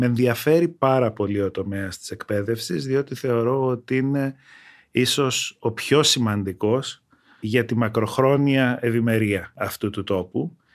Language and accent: Greek; Greece; Είμαι στην Ελλάδα γιατί είμαι Έλληνας κυρίως.